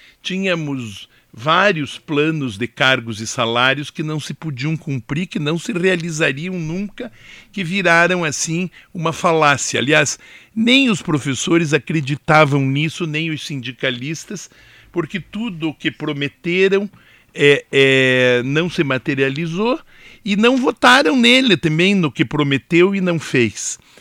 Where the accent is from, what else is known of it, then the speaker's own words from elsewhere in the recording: Curitiba, Paraná, Brazil; Eu sou curitibano.